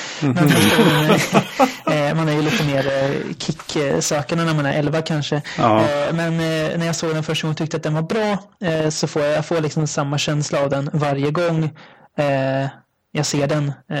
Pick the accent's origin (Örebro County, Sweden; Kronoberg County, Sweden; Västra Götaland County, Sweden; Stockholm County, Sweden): Örebro County, Sweden; Degerfors; jag är från Degerfors, en liten håla får man säga i Värmland, där det inte ens bor 10 000 pers.